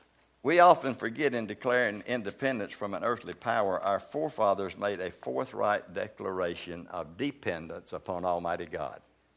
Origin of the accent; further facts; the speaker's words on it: the South, United States; And so I'm a Southerner myself.